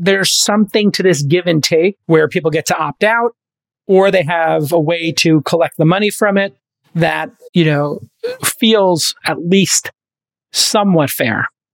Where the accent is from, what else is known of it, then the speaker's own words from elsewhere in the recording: Brooklyn, New York, United States; this was a drunk driving, very poor taste joke when I grew up in Brooklyn.